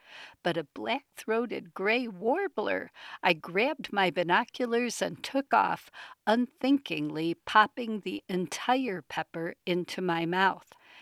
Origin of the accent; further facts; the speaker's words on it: Chicago, Illinois, United States; also born or lived in East Lansing, Michigan / Madison, Wisconsin / northern Minnesota; I used to eat a lot of that growing up in Chicago, going to college in East Lansing, Michigan, and living in Madison, Wisconsin. But for the past 4 decades, I've been living in northern Minnesota